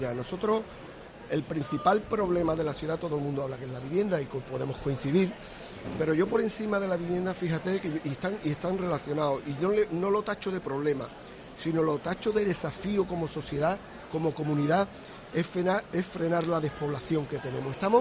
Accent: Cádiz, Andalusia, Spain; es algo que como gaditano, porque al final en el ayuntamiento pues estamos de paso, pero seguiremos viviendo en Cádiz

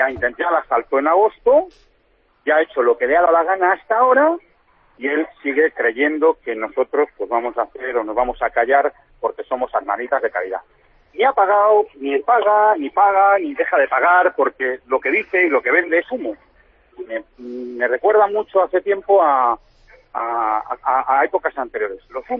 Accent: Palencia, Castile and León, Spain; Somos gente de Palencia

